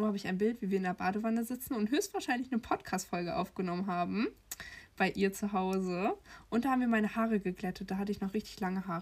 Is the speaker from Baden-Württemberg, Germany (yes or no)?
no; Hamburg, Germany; also wir kommen aus Nettelnburg in der Nähe, also sie wohnt in Nettelnburg, ich nicht.